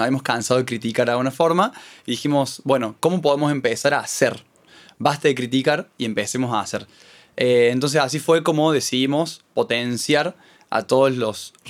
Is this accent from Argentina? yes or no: yes; Córdoba, Argentina; Bueno, soy de Córdoba, claramente.